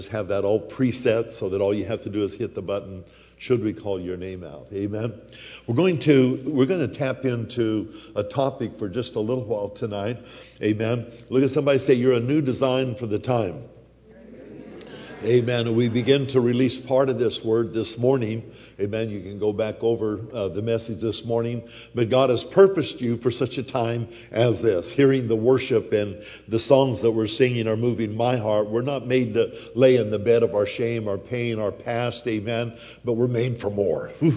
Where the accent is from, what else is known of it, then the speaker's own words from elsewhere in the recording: Colorado, United States; I was born and raised in Colorado